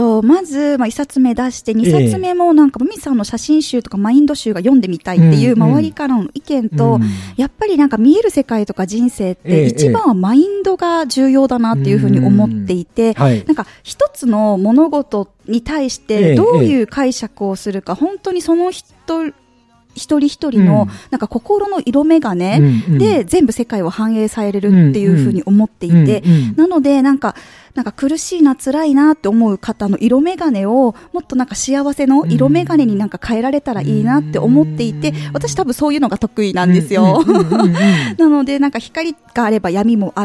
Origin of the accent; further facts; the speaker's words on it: Okinawa, Japan; 沖縄県出身で、沖縄で生まれ育って、私はもともと保健室の先生を10年間やっていたんですけれども